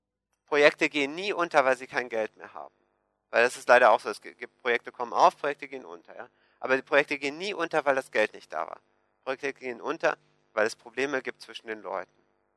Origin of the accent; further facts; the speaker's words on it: Switzerland; Das ist etwas, wo wir uns als Schweizer mit abfinden müssen.